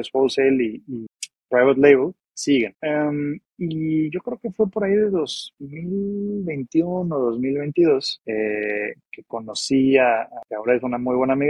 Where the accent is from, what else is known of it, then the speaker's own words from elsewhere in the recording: United States; Yo soy de Estados Unidos